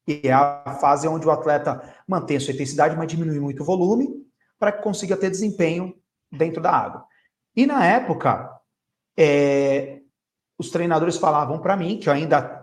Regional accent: Santos, São Paulo, Brazil; Aqui eu sou de Santos

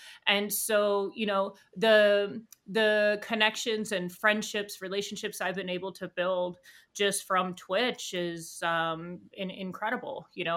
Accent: Denver, Colorado, United States; a friend of mine from Denver, I'm from Denver originally

